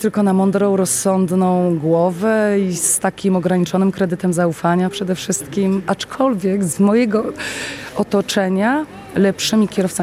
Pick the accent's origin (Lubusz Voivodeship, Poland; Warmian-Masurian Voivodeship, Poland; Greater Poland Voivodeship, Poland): Warmian-Masurian Voivodeship, Poland; Ja jestem dziewczyną z Mazur, pochodzę z Mazur, więc na Mazurach często i po lasach jeździliśmy. Wiadomo, że jestem troszkę starsze pokolenie